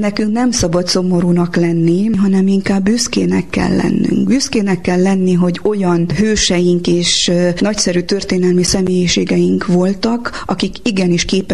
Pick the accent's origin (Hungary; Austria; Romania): Romania; Transylvania; Én Erdélyben nőttem fel, és azért ott tudjuk, hogy a Hargita tetején a fenyő még a sziklába is meg tud kapaszkodni